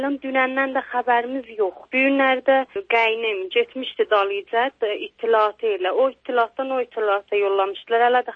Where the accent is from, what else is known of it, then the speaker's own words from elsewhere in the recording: Iran; Xo, vəxt ki, mən türkəm, türkçü danışaram. Lüzum yoxdur ki, alay türkçünə mən farsı danışmadım. Lüzum yoxdur ki, bir məmləkətin ki, 35 milyon nəfər türkçü vardı.